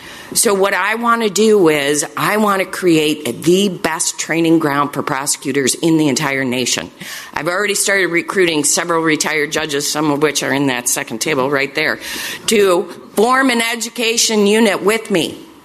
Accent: Chicago, Illinois, United States; I love Chicago. I was born and raised on the Northwest Side.

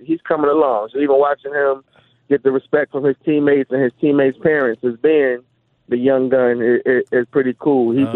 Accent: Philadelphia, Pennsylvania, United States; So as I was growing up, although, again, growing up in Philadelphia, the Sixers weren't a team.

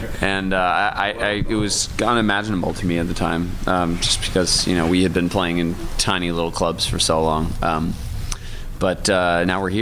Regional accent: Ithaca, New York, United States; she played locally too, you know, when we were growing up in Ithaca.

